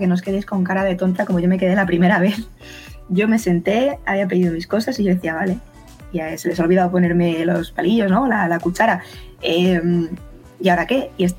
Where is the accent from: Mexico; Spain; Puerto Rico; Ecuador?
Spain; Nosotros como españoles, pues la primera vez que lo ves dices, no me acerco ahí